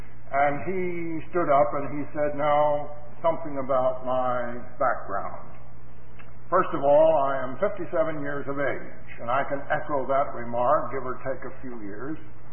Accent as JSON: {"language": "English", "town": "Sister Bay", "region": "Wisconsin", "country": "United States", "said": "simply to say that I come from Sister Bay, Wisconsin. Some of you don't have the remotest idea where that is."}